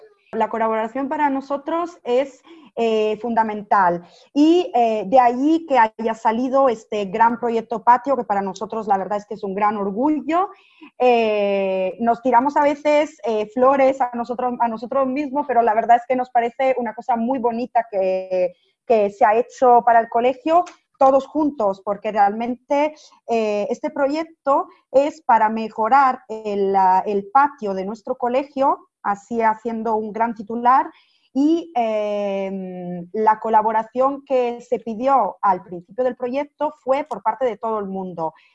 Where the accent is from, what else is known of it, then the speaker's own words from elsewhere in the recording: Italy; Spanish is a second language; Sí, sí, es que soy italiana. No sé si se nota algo en el acento, pero soy italiana.